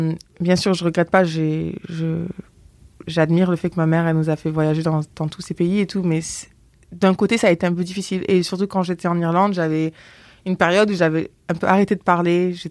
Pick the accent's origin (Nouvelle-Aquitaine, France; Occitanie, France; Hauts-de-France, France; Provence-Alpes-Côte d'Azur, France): Occitanie, France; Blagnac; also born or lived in Toulouse; là où moi je suis née à Blagnac. Enfin je suis née à Toulouse mais j'ai grandi à Blagnac, okay, là où il y a l'aéroport.